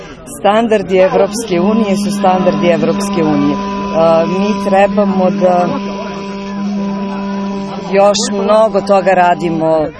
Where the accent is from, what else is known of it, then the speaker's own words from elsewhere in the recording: Svilajnac, Pomoravlje District, Serbia; ja sam iz Svilajnca.